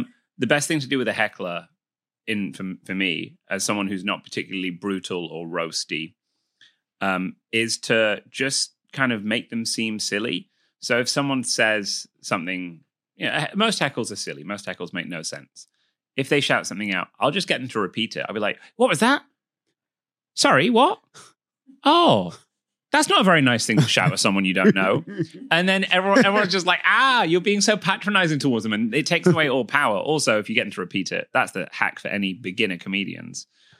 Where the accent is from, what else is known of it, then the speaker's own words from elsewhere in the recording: Manchester, North West England, United Kingdom; I present as slightly posher than your average English person, which is then fun to subvert because I'm from Manchester.